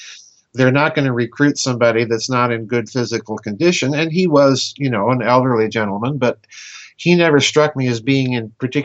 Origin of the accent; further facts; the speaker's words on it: Midwest, United States; you know, I'm a Midwesterner. These people on the coast, no offense